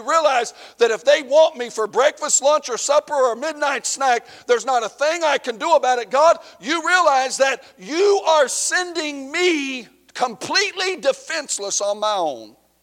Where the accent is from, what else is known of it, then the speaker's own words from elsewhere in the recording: the South, United States; now in Michigan, United States; I do like one thing about Michigan. People drive hard and fast up here. I love it. I'm from the South.